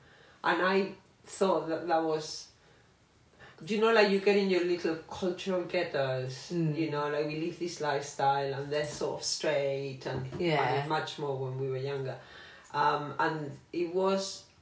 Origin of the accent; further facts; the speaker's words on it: South West England, United Kingdom; we were better prepared because we came from Cornwall